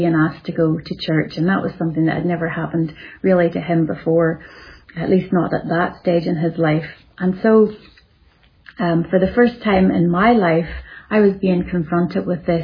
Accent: Northern Ireland, United Kingdom; now in Greenville, United States; I was born and raised in Northern Ireland, and we now live in Greenville, South Carolina, in the United States of America.

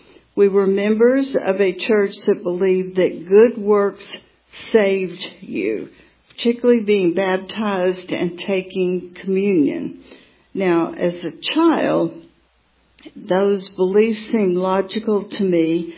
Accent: Atlanta, Georgia, United States; born there; So anyway, I was born in Atlanta, Georgia.

